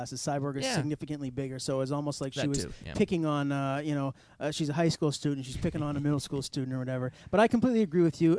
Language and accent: English; United States; And again, I, you know, being an American, go America. You know, I love my country.